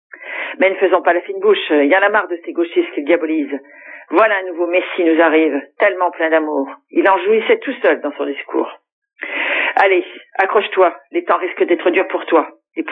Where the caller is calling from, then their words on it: Reims, Grand Est, France; de Reims, j'ai 53 ans